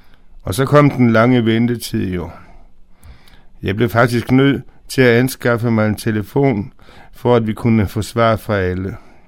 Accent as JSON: {"language": "Danish", "town": "Fredericia", "region": "Region of Southern Denmark", "country": "Denmark", "tie": "born there", "said": "Den lå i min fødeby, Fredericia."}